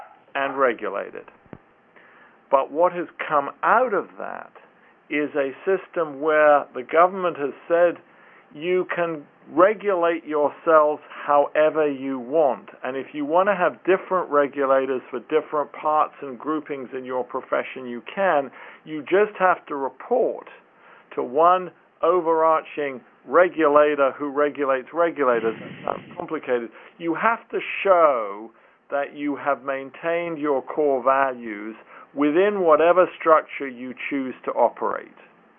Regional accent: United Kingdom; accent: British; now in United States; I know that my funny accent makes me sound like I support the English, and I've been an American citizen for over 3 decades, and I've only really seriously practiced here since the mid-70s. So I'm not just a knee-jerk Brit, despite my accent.

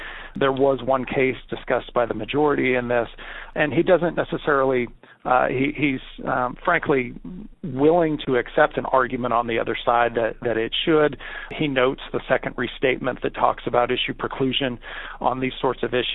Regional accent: Northwest, United States; because I grew up in the Northwest, and only Northwesterners know how to properly say Puyallup.

